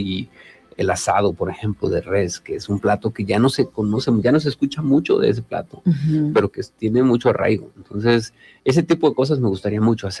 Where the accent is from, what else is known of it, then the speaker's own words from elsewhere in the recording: Ticumán, Morelos, Mexico; en beneficio, lógicamente, de mi pueblo, de Ticumán